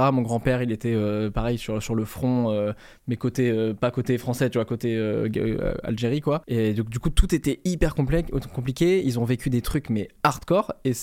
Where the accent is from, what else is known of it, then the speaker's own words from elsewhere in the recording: Normandy, France; moi, tu vois, je viens de Normandie et j'ai vécu toute ma scolarité avec des anciens déportés